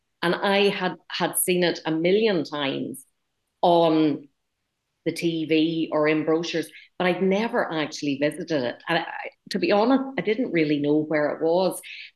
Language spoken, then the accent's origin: English; Ballymena, Northern Ireland, United Kingdom; I grew up in Ballymena.